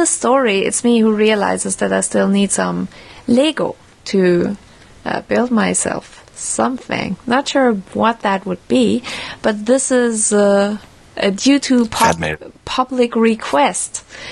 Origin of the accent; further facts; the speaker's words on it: Finland; English is a second language; I come from Finland, but whatever.